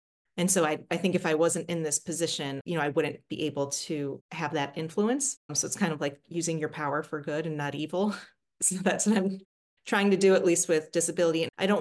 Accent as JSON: {"language": "English", "town": "Detroit", "region": "Michigan", "country": "United States", "tie": "born or raised there", "said": "So anyway, so I grew up in Metro Detroit. As you said, I went to Michigan and then George Washington. And then for family reasons, came back home and did my training here."}